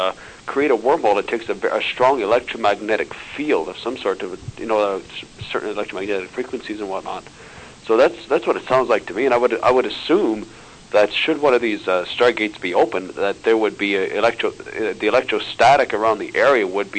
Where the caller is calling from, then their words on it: North Bay, Ontario, Canada; from North Bay, Ontario.